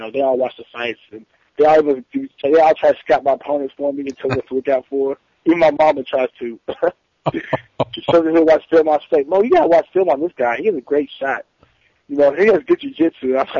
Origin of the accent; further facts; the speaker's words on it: Murfreesboro, Tennessee, United States; born there; I was born right outside Nashville in Murfreesboro.